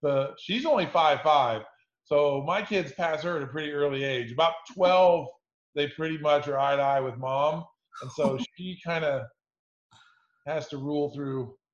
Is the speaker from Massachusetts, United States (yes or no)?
no; Kansas, United States; also born or lived in Philadelphia / New York / Los Angeles; I'm from Kansas. This is my lovely Kansas City background. I'm very proud of it. But I've lived in the Philadelphia area, the New York area, Los Angeles